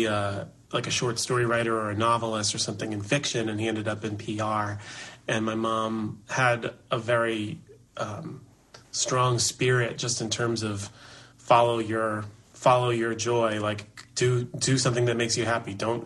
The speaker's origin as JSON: {"language": "English", "town": "Manhattan", "region": "New York", "country": "United States", "tie": "born there", "said": "I was born in Manhattan. My parents were NYU folks."}